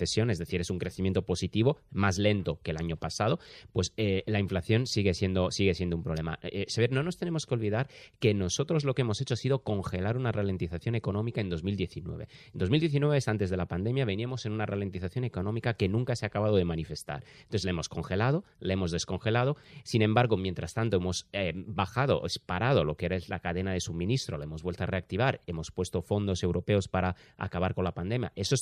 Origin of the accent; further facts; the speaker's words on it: Italy; estoy bastante decepcionado con lo que ha pasado en mi país